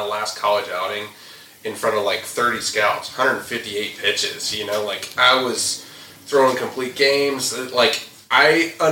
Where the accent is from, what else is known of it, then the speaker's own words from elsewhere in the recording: the South, United States; I grew up in the South.